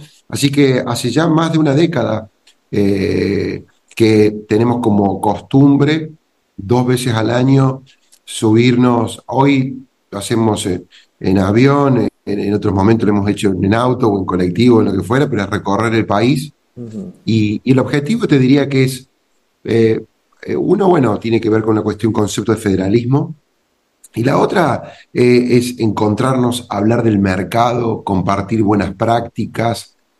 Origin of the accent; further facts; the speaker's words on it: Córdoba, Argentina; born there; Yo soy cordobés de origen, digamos, nací en Córdoba